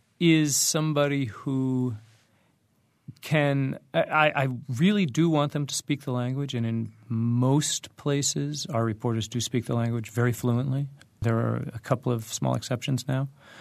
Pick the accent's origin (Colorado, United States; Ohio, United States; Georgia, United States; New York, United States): Colorado, United States; Colorado Springs; also born or lived in Maine; I grew up in Colorado Springs, and I ended up going to college in Maine